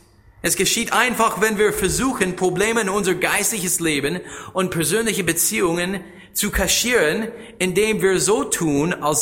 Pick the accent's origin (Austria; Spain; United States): United States; German is a second language; Ich habe bei McDonald's meine allererste Job als Amerikaner, war bei McDonald's.